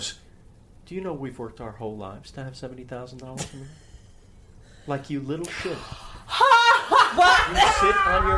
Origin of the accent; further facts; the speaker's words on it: New City, New York, United States; Who I grew up with in New City, New York.